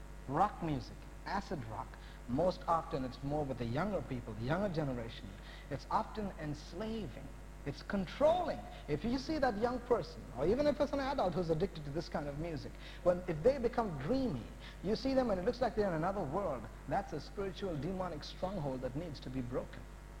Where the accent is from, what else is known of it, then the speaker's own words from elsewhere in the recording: India; now in United States; when I was growing up in India, every currency note, what you call a dollar bill, has a line in it